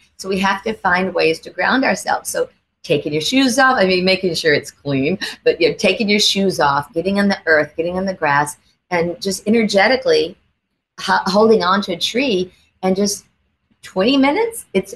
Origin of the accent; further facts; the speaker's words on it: the South, United States; I grew up in the South, so I have a huge faith in God.